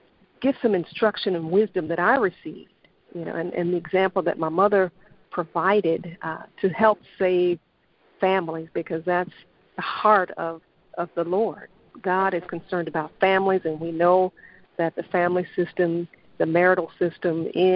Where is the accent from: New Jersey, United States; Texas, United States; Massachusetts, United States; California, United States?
Texas, United States; Dallas; Born and raised in Dallas, Texas.